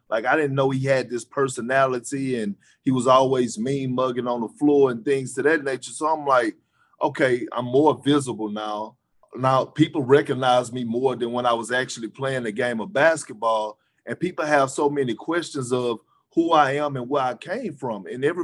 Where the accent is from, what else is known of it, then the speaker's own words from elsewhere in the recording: Beaumont, Texas, United States; also born or lived in Boston, United States; when I was saying the culture change from Beaumont to Boston